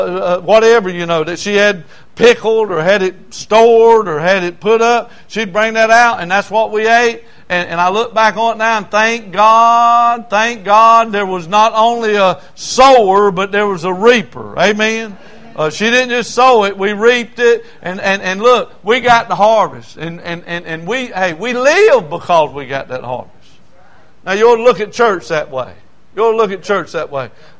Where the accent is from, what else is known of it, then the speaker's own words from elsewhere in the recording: the South, United States; And but I grew up in the South. I don't mind hot weather.